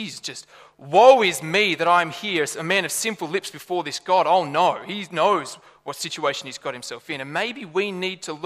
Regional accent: Lithgow, New South Wales, Australia; I grew up in Lithgow, the smell of fire was just this really nice thing

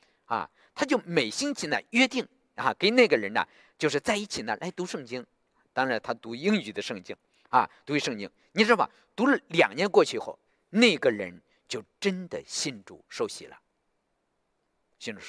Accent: China; 你知道我们从大陆来的人，我们的生命中根本没有神的位置

